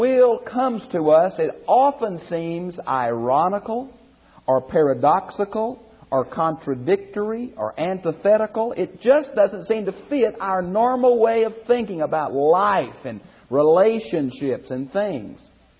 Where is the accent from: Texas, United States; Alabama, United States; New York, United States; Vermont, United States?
Texas, United States; Houston; You know, I'm from Houston. We think a weed in the concrete's agriculture